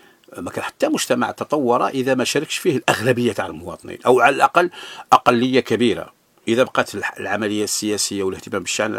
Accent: Algeria; الأحداث سرعت في الجزائر وما عطتناش فرصة كجزائريين كمجتمع أننا نتناقش ما بيناتنا

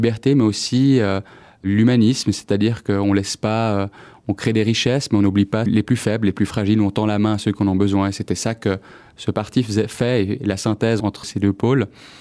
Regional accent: Switzerland; born there; Voilà, donc je suis italien et suisse. Je suis né en Suisse, mes parents également.

